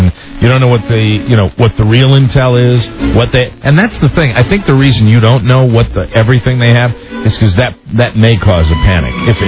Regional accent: United States; As an American, I feel a lot more alone in this absolutely messed up world than I ever have.

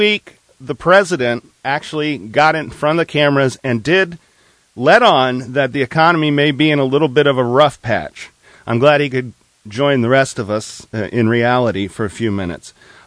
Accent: United States; And as an American, I'm getting a little tired

